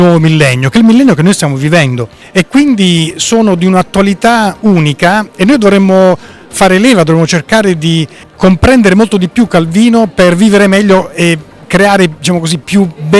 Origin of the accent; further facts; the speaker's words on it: Apulia, Italy; sono da pugliese, sono anche emozionato e sono particolarmente contento di poter raccontare l'innovazione ai miei conterranei.